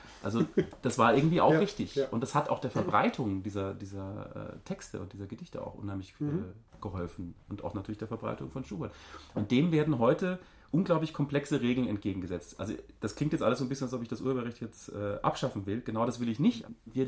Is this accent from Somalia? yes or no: no; Poland; weil ich bin Pole und meine Hymne kam nicht, aber sie kam.